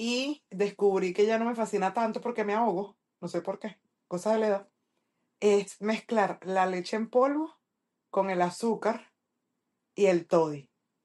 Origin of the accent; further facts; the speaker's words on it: Venezuela; extraño ese momento de hablar con mis amistades de Venezuela